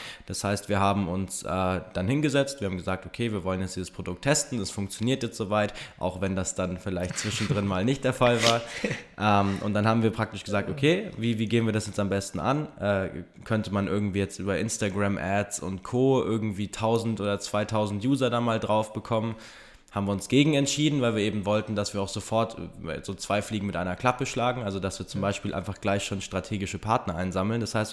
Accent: Bavaria, Germany; sind wir ursprünglich aus München stammend, aus der Nähe von München stammend

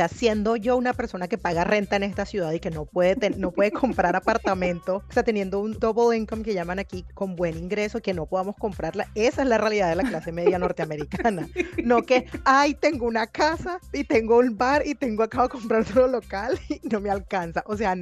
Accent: Caribbean Region, Colombia; me pasa también de costeña cuando conozco a alguien en Colombia que le digo que soy costeña

